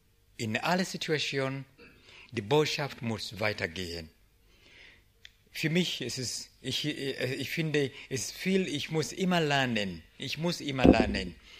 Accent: Uganda; Ich komme aus Uganda.

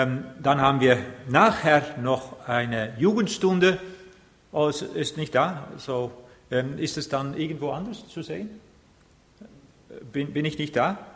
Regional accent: Netherlands; German is a second language; Ich bin Holländer.

